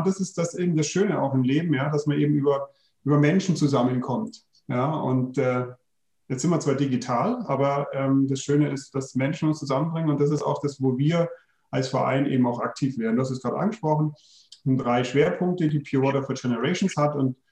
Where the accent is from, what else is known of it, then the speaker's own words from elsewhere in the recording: Bavaria, Germany; ich komme ja aus der Region von München und war immer am Starnberger See paddeln.